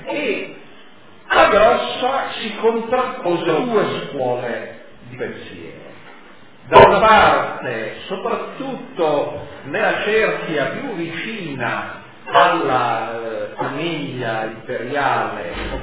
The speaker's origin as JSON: {"language": "Italian", "town": "Turin", "region": "Piedmont", "country": "Italy", "said": "io vengo da Torino"}